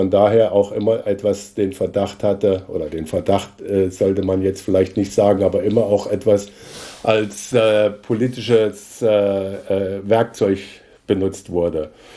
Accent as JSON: {"language": "German", "region": "Hesse", "country": "Germany", "tie": "born or raised there", "said": "Ich bin in der Nähe von Kassel geboren und bin dort auf einem Bauernhof aufgewachsen."}